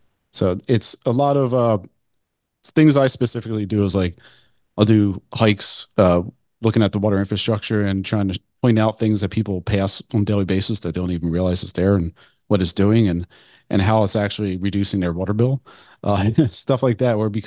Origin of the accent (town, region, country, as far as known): Pennsylvania, United States; born or raised there